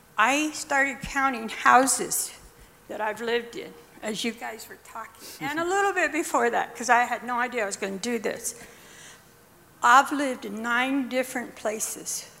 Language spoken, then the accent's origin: English; Buckeye, Arizona, United States; I come from Buckeye, Arizona.